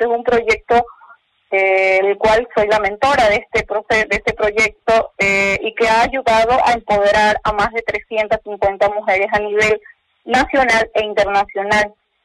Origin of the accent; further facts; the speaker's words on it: Valencia, Los Ríos, Ecuador; born there; now in Quevedo, Ecuador; soy mujer rural con esta identidad mantuvia que siempre la llevo con mucho orgullo. Nací en el Cantón Valencia, riocense de corazón. Actualmente vivo en la parroquia La Esperanza, perteneciente al Cantón Quevedo, que es una parroquia rural